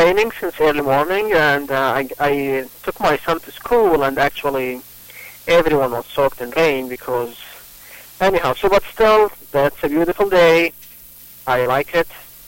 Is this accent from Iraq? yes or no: yes; Babylon, Babylon Governorate, Iraq; I am from Iraq, or some people call it Iraq. My city is Babylon, the ancient city in Iraq